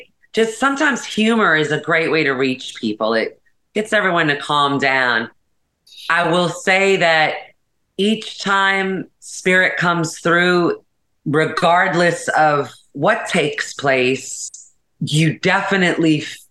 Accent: New Orleans, Louisiana, United States; I am born and raised in New Orleans. My family, you know, my grandparents are from here, my great grandparents. I'm a New Orleans girl, born and raised.

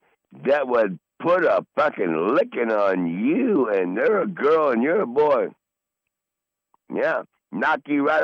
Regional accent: England, United Kingdom; I'm from England. … We're from England. Okay, fine. On my other side … German. So English and Germany.

